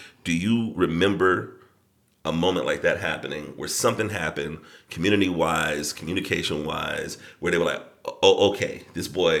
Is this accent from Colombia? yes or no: yes; Colombia; So I'm born and bred in Colombia